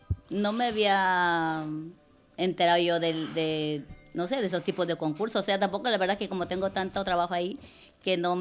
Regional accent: Ecuador; now in Valencia, Spain; no, yo soy valenciana, llevo 27 claro, años aquí. Le digo, soy más valenciana que ecuatoriana.

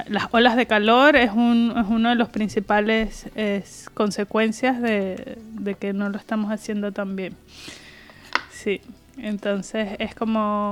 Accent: Venezuela; now in Valencia, Spain; Originalmente de Venezuela, igual que Carlos.

